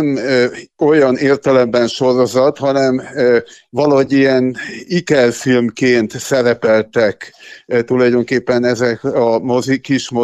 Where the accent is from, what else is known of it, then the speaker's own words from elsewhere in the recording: Gyöngyös, Heves, Hungary; Én gyöngyösi származású vagyok, mátrai. Ennek ellenére a választott szülőhazám Szabolcs-Szatmár Bereg megye